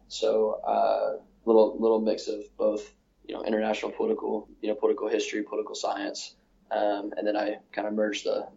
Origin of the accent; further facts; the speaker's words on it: Arkansas, United States; now in Austin, United States; No, I'm actually from Arkansas